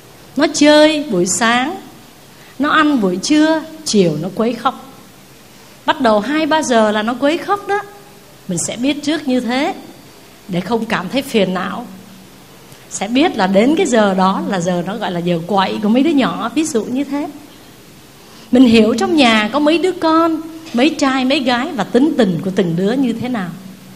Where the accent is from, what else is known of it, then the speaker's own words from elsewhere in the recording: Southern Vietnam, Vietnam; Về miền Nam á, thì quê em có hai mùa mưa nắng à.